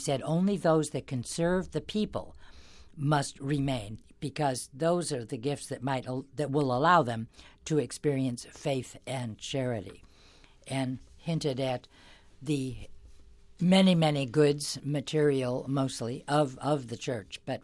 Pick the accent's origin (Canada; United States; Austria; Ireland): United States; Well, it was fun to be in my home country and signing books and so forth in New York and Washington, a great, great visit.